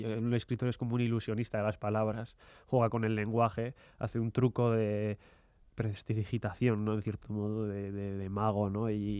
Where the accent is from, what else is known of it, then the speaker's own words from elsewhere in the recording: Basque Country, Spain; propia de mi tierra, de Euskadi, del País Vasco.